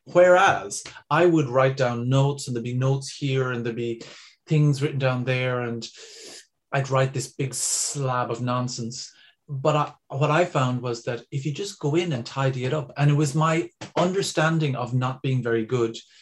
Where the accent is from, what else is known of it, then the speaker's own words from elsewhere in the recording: Ireland; But we as Irish people understand what slagging means and understand what that kind of use of language within a group means.